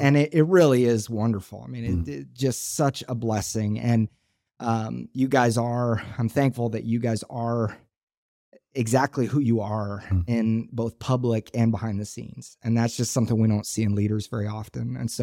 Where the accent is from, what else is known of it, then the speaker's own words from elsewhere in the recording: Tulsa, Oklahoma, United States; I was raised in Tulsa, Oklahoma.